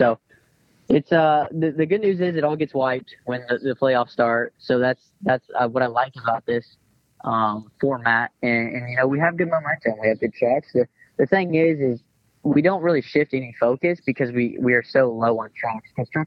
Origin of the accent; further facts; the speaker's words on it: Indiana, United States; You know, I'm a dirt racing guy. I grew up racing dirt in Indiana, sprint cars, modifieds.